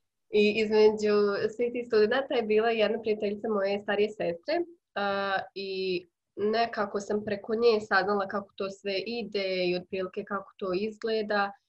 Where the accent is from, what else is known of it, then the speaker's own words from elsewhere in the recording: Bihać, Federation of Bosnia and Herzegovina, Bosnia & Herzegovina; meni koja dolazim iz Bihaća, nije mi bio neki veliki kultur šok.